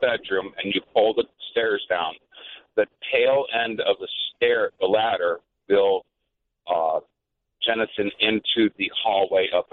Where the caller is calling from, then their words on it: Niles, Illinois, United States; I'm calling from Niles, Lou.